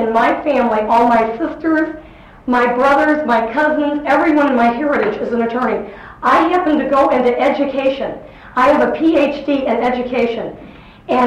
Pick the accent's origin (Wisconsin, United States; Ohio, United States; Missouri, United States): Missouri, United States; St. Louis; Representative Bussell. I grew up in St. Louis, Missouri. I am a judge's daughter.